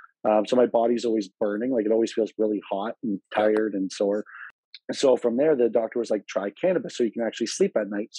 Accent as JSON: {"language": "English", "town": "London", "region": "Ontario", "country": "Canada", "said": "I'm from London, Ontario. I'm actually just moved into a new area"}